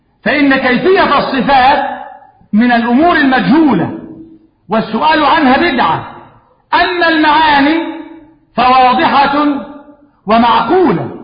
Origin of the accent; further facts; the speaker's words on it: Egypt; ما احنا مصريين